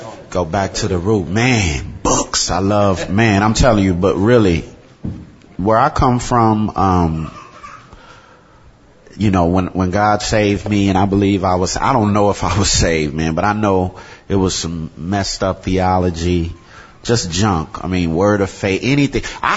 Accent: St. Louis, Missouri, United States; I'm from North St. Louis

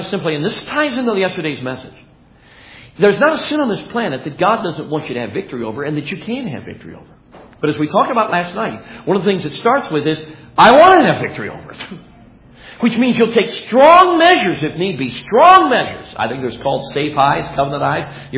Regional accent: Chicago, Illinois, United States; I grew up in Chicago from 1966 to 1970 in the city limits of Chicago.

